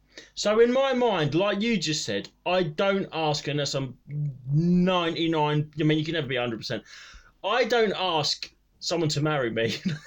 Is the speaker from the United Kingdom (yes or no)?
yes; East of England, United Kingdom; Well, fucking hell, I'm from Norfolk.